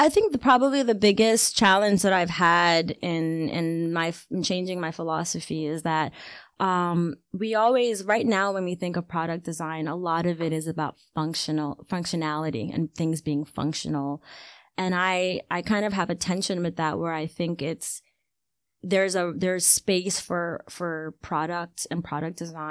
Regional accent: Ghana; being a Ghanaian is, to me, it's the number one way that I identify myself. Like, I see myself as Ghanaian and I see myself as African before anything else.

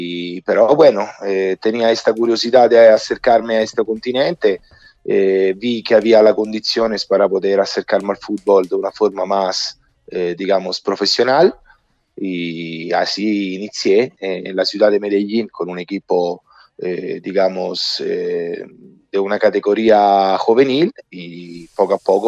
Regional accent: Rome, Lazio, Italy; Spanish is a second language; Yo nací en la ciudad de Roma, soy de Roma, okay. De la capital.

